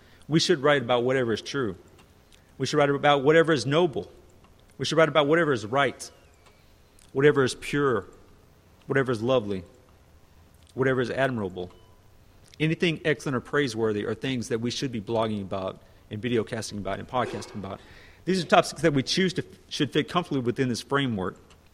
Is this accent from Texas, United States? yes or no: yes; Texas, United States; See, I'm from Texas. I can't pronounce these fancy words there.